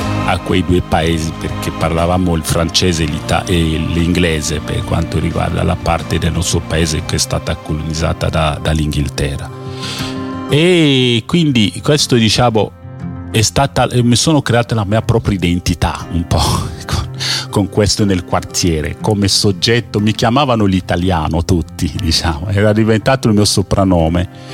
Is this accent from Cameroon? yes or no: yes; Cameroon; Italian is a second language; Il mio paese, io sono originario del Camerun, venne a partecipare alla Coppa del Mondo.